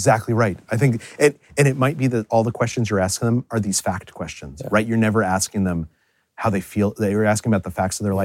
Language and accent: English; United States; Like, as an American, particularly what's going on in America right now